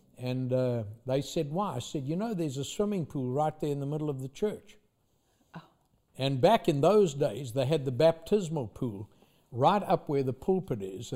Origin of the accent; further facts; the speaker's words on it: KwaZulu-Natal, South Africa; And this is on the southern tip of Africa, where I grew up on Upper East Coast in Zululand.